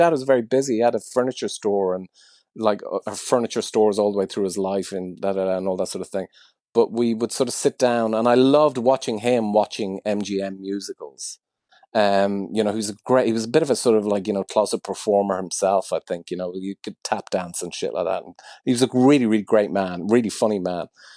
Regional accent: Ireland; I'm super excited, especially just to as an Irish person, to play it to Irish audiences, for sure.

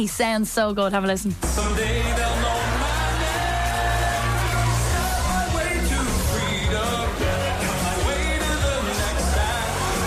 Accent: Leinster, Ireland; I grew up in Kildare

